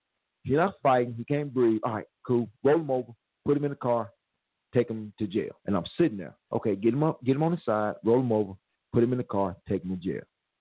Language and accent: English; Mississippi, United States; Look, I'm from the South. I'm from Mississippi.